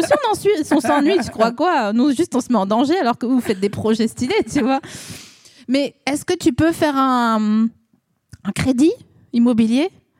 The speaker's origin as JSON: {"language": "French", "region": "eastern France", "country": "France", "said": "Moi, je viens de l'Est de la France."}